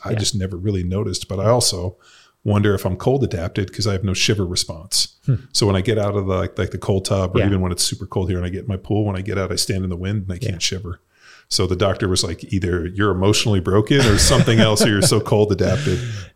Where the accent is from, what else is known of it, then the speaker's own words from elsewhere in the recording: California, United States; I got in cold water almost every single day growing up in Southern California, going to the beach.